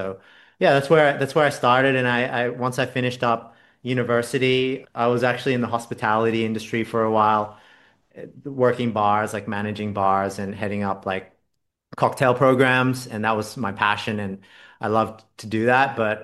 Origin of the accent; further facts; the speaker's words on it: Australia; like I'm Australian, and that's just something in the culture where you kind of like have a rite of passage